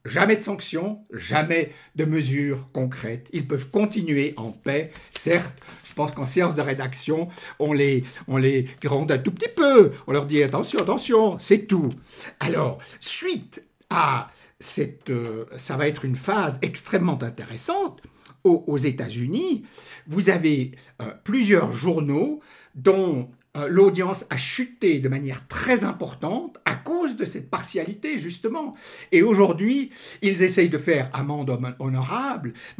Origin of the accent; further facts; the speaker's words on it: Switzerland; chez nous en Suisse.